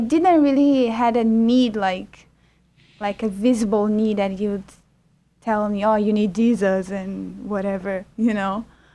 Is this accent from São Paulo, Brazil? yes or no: no; Rio de Janeiro, Brazil; I'm 24 years old, and I'm from Brazil. I was born in Rio, and I came to know the Lord when I was about 12 years old.